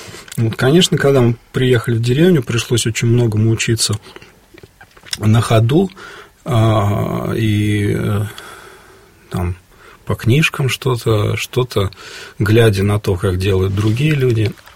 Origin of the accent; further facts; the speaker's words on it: Moscow, Russia; я родился и вырос в Москве